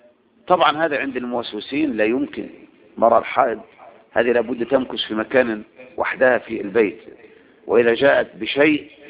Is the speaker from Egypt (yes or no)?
yes; Egypt; طبعا عندنا في مصر ما يتصور